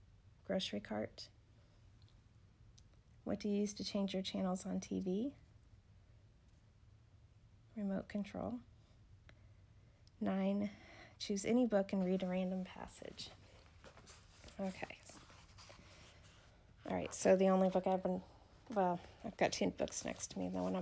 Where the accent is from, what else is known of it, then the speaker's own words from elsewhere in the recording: United States; Where are you from in the world? I'm from the United States.